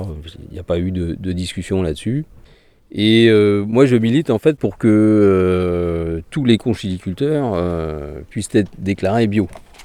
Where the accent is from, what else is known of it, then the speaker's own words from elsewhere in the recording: Morlaix, Brittany, France; je suis originaire de Morlaix, j'ai cherché dans les environs